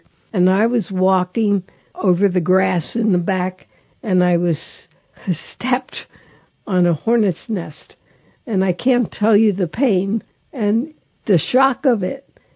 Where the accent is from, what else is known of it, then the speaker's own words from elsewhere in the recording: Pennsylvania, United States; I grew up in Pennsylvania, so I heard John Newman because he did so much for Catholic education